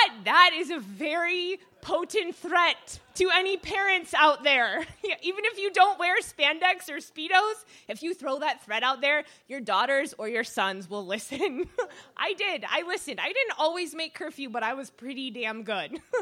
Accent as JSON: {"language": "English", "town": "Detroit", "region": "Michigan", "country": "United States", "tie": "born or raised there", "said": "I'm white, but I'm from Detroit, so that tendency will always be there. anyway, so I grew up in Detroit, Michigan, right?"}